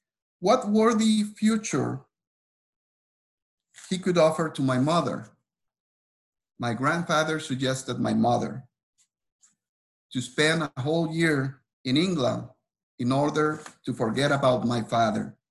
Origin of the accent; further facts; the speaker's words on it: Mexico; I grew up in Mexico with my mother being a Protestant and my father being a Catholic.